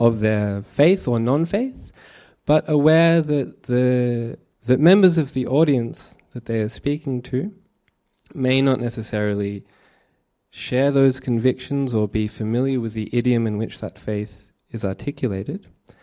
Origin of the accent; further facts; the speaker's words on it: Melbourne, Victoria, Australia; Sorry, I'm from Melbourne.